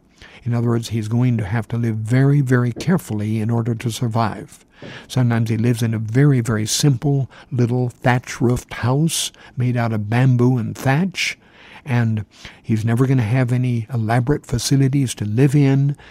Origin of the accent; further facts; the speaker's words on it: Philippines; moved away as an adult; now in Guam; We have come from the Philippines. We came here to Guam from the Philippines.